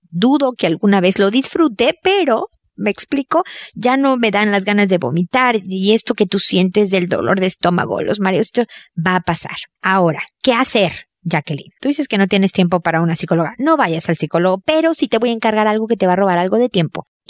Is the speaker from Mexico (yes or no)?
yes; Mexico; now in Chile; Imagínate que yo vivo en Chile ahora y soy mexicana